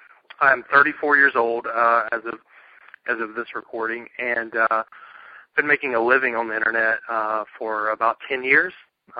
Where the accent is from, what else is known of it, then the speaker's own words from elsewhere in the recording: Murfreesboro, Tennessee, United States; I'm from Murfreesboro, and so I'll be doing the round speaking and building out Nashpreneur.com.